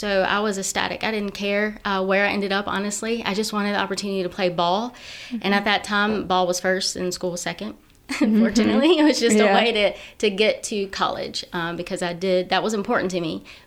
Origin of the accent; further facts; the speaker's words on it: Stockbridge, Georgia, United States; I grew up in Stockbridge, Georgia, which is a little south of Atlanta.